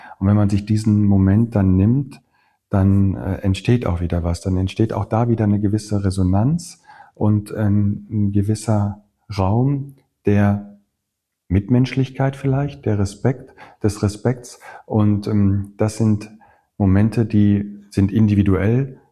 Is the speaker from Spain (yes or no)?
no; North Rhine-Westphalia, Germany; bei uns im Sauerland zum Beispiel, da ist das Land nicht besonders fruchtbar.